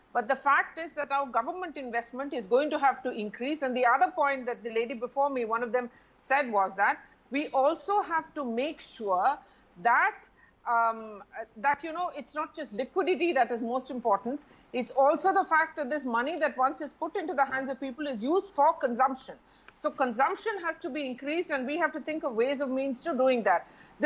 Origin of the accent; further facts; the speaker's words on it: India; Right to be worried. I'm an Indian.